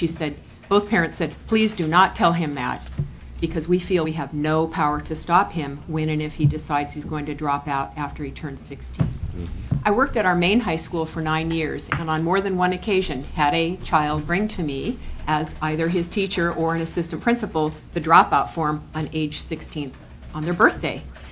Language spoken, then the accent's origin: English; Alaska, United States; I was born and raised in Alaska, and product of Alaska public school system.